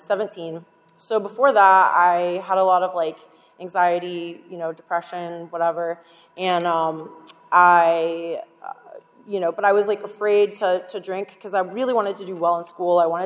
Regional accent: Tampa, Florida, United States; I grew up here in Tampa. My parents were married for 40 plus years.

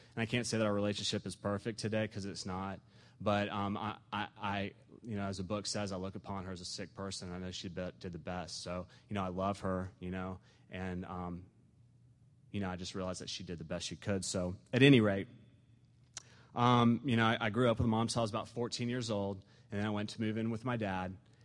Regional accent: Jacksonville, Florida, United States; I was born in Jacksonville, Florida. And I grew up there.

